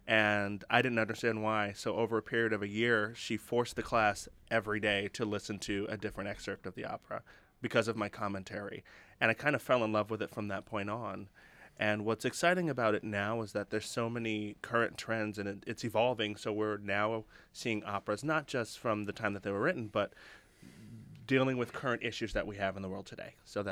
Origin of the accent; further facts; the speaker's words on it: Brentwood, New York, United States; I'm from Brentwood, New York